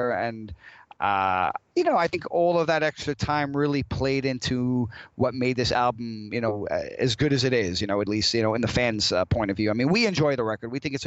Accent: Yonkers, New York, United States; now in Rochester, United States; Yeah, actually, I'm upstate now, but I'm originally from Yonkers, which is about 15 minutes from Manhattan.

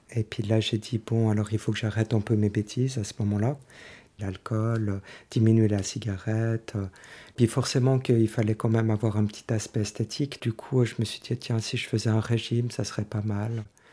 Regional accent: Lausanne, Vaud, Switzerland; j'ai 48 ans, je viens de Lausanne.

